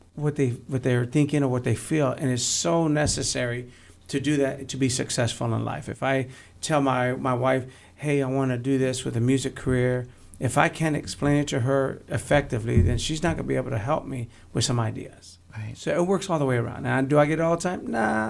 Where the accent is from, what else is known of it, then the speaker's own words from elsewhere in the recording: San Antonio, Texas, United States; I said, I'm from San Antonio, Texas.